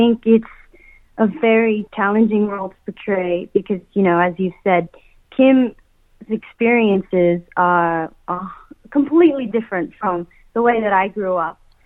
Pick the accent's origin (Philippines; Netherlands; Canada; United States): Philippines; And it means so much for me to stand there as a Filipino girl because of that connection that we all have to the show.